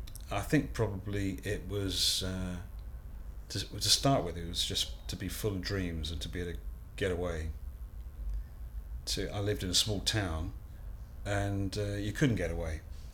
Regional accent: Chicago, Illinois, United States; We're not black guys, you know, we're from Chicago

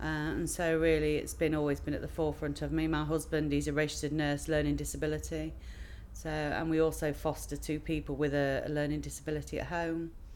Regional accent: Skegness, East Midlands, United Kingdom; 43, I'm from Skegness.

